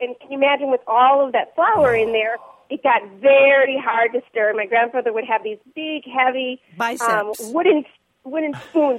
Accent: Milwaukee, Wisconsin, United States; born or raised there

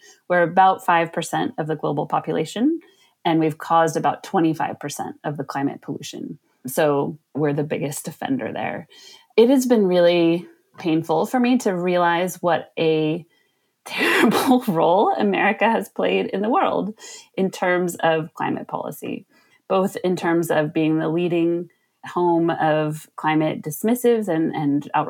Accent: California, United States; and I'm from the Bay Area in California.

